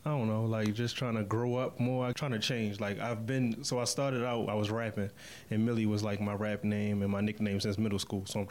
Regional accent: Baltimore, Maryland, United States; I'm from Baltimore, Maryland. Yeah, right. West Side.

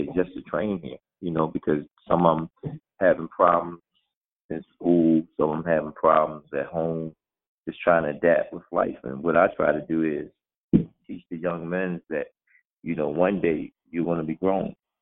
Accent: Baltimore, Maryland, United States; I'm from Baltimore, and somebody gave me a chance.

